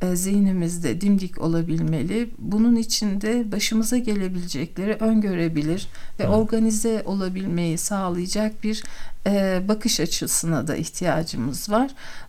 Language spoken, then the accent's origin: Turkish; Zonguldak, Turkey; Ben bir Zonguldaklı olarak mesela çok dikkatimi çeken bir durum.